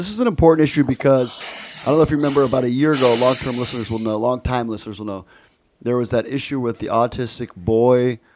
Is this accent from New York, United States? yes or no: no; Boston, Massachusetts, United States; I'm from Boston originally.